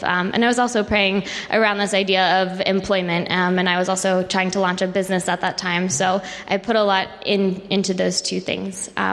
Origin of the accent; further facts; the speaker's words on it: Texas, United States; now in Boston, United States; I'm from Texas originally, but I came up here for school about 6 years ago now and haven't quite found myself back anywhere warmer.